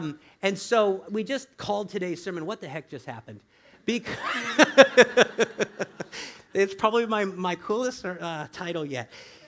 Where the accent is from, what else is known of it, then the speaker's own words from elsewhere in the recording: Florida, United States; I came from the South. I guess people in the South have weaker knees. Because in Florida, man